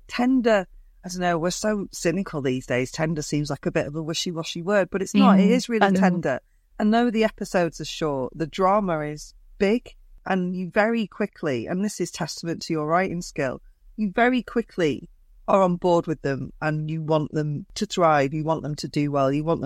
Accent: Wigan, North West England, United Kingdom; even though I'm from Wigan, which isn't, you know, it's got a canal. It's not really got the ocean, but it's not far.

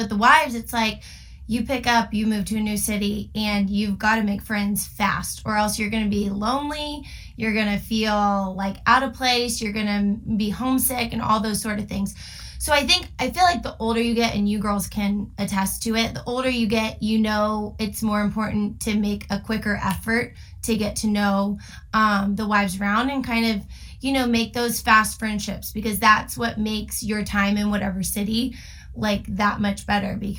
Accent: Houston, Texas, United States; I'm from Houston, Texas. Went to a couple Arrows games growing up, but didn't really know a thing about hockey.

